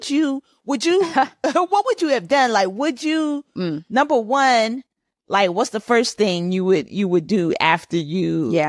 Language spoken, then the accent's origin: English; Jamaica; I'm Jamaican.